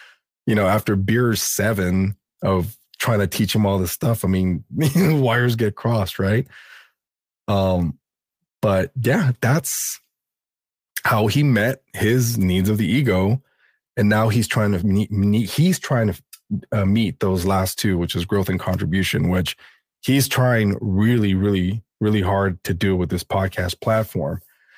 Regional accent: City Terrace, California, United States; I mean, I had a choice growing up in City Terrace too, you know, and, you know, doing a little bit of residency in South Central with my mom's old boyfriend.

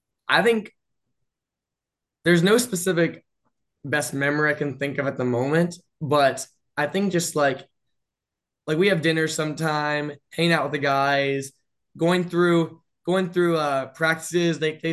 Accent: Ohio, United States; I'm from Ohio, so just being I was excited to like get out of the house

